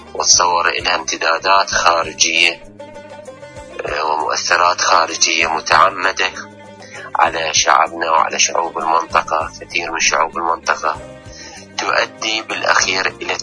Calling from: Basra, Basra Governorate, Iraq; من العراق من البصرة، بس حبيت أشارك مسألة ثقافة الشعوب وأهميتها

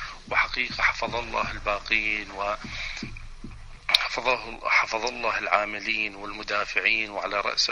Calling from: Iraq; من العراق، شكرا جزيلا لكم

